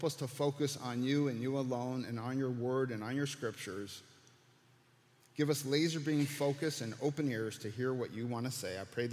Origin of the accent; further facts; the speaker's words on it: Detroit, Michigan, United States; also born or lived in Columbus, United States; I was born in Columbus, Ohio. By 66, we moved to Detroit, Michigan, where I grew up.